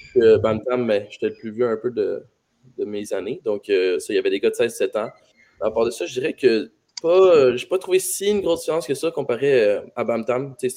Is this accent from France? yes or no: no; Saint-Bruno-de-Montarville, Quebec, Canada; Je viens de Saint-Bruno, de Montarville. Ça arrive sud de Montréal.